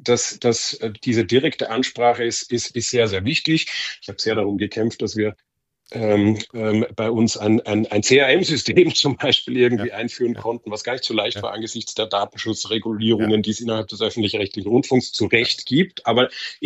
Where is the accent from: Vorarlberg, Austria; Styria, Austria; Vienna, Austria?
Vienna, Austria; und als Wiener sage ich, die Kronenzeitung ist in Deutschland auch gut bekannt